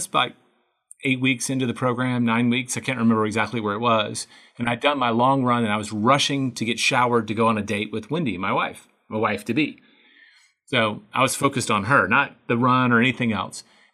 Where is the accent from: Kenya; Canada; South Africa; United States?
United States; the South; And I grew up in the South and I thought I should someday be able to, you know, solve the world's problems